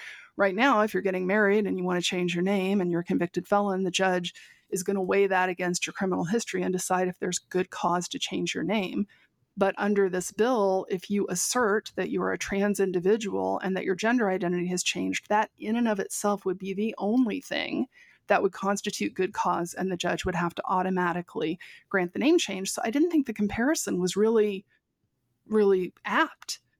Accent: Texas, United States; I grew up in Texas and never got chiggers. Many summers in rural Texas.

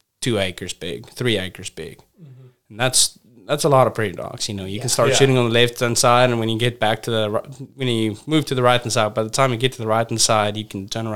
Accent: South Africa; But yeah, I grew up outdoors. I'm originally from South Africa, like, you know.

